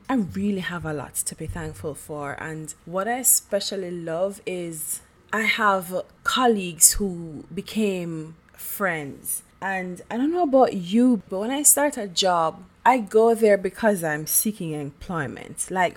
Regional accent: Jamaica; now in Canada; I am Jamaican by birth. A very proud Jamaican. Big up yard. But I moved to Canada 6 years ago.

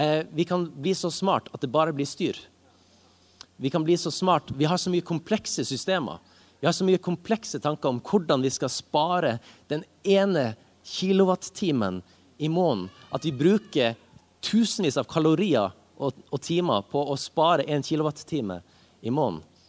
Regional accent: Tromsø, Troms, Norway; Jeg er fra Tromsø. Og jeg har alltid bodd i Tromsø. Det får jeg litt pes for av og til, at jeg aldri har flyttet på meg.

